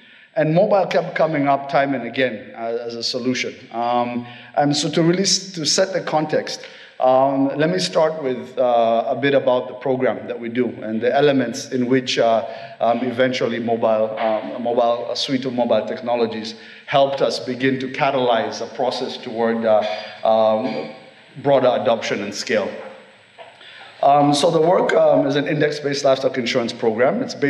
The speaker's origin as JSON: {"language": "English", "country": "Kenya", "said": "and I'm Kenyan."}